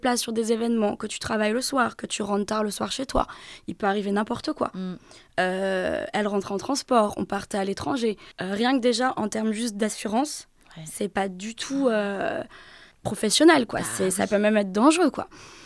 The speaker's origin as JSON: {"language": "French", "region": "Brittany", "country": "France", "said": "Notamment pouvoir rentrer des fois en week-end chez moi en Bretagne."}